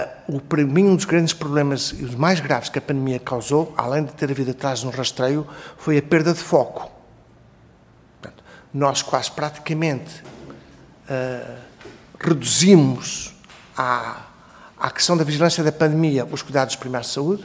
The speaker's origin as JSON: {"language": "Portuguese", "region": "Viseu", "country": "Portugal", "said": "que eu sou de Viseu"}